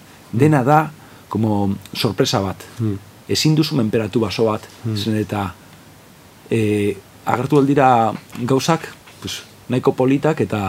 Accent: Bilbao, Basque Country, Spain; Eta igual goratzen dut areatza, zer eta ni Santutxukoa naiz, eta Santutxun ez daukago parkerik.

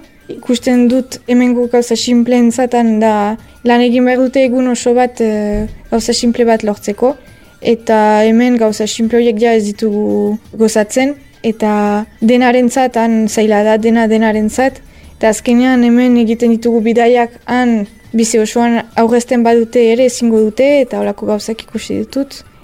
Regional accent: Urrugne, Nouvelle-Aquitaine, France; Urruñakoa naiz eta 23 urte ditut.

